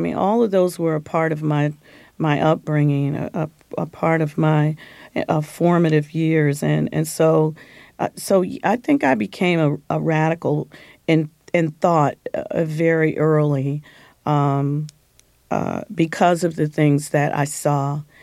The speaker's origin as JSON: {"language": "English", "town": "Detroit", "region": "Michigan", "country": "United States", "tie": "born or raised there", "said": "I had a great time growing up in Detroit, and it only changed when the world change and integration and came into play, and then our neighborhood started changing."}